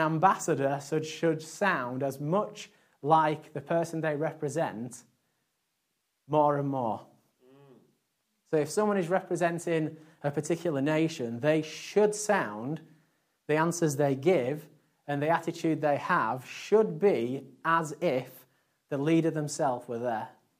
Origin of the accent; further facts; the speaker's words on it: Yorkshire and the Humber, United Kingdom; accent: Yorkshire; my accent starts to go back Yorkshire when I visit home.